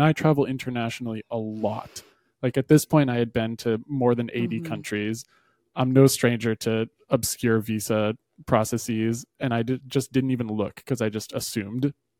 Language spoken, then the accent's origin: English; United States; And me just being an American and forgetting which countries require visas, I didn't even look online.